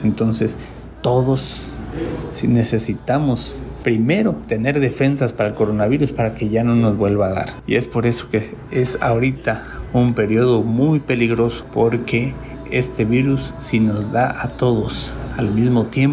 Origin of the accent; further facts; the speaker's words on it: Mexico; Nosotros como mexicanos tenemos condiciones que ayudan a que este virus se establezca en nuestros cuerpos